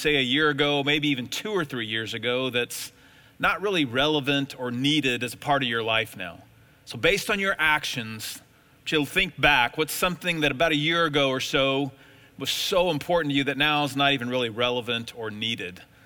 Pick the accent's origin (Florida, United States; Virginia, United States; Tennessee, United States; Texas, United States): Texas, United States; And I grew up in Texas, and you don't grow up in Texas without being a football fan or a Dallas Cowboy fan.